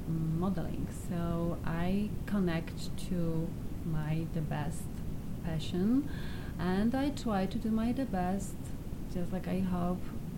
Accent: Poland; English is a second language; also born or lived in Chicago; now in Los Angeles, United States; originally I'm from Poland, but now I was living in Chicago before I coming to LA.

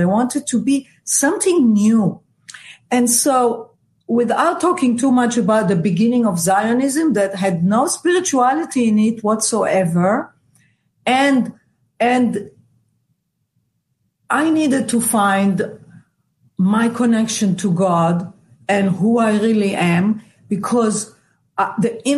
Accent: Israel; But when I grew up in Israel, I didn't

